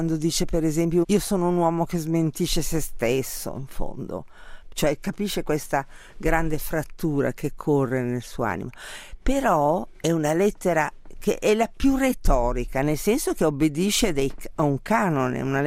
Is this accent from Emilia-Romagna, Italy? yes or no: no; Milan, Lombardy, Italy; dato che io sono di Milano